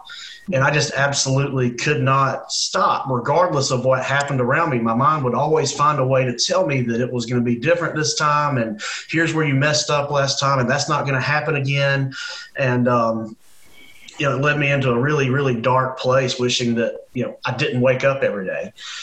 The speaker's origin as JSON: {"language": "English", "town": "Center", "region": "Alabama", "country": "United States", "said": "I'm from Center, Alabama, which is about 30 miles north of Gadsden, little town where if you blink as you drive through, you'll miss it."}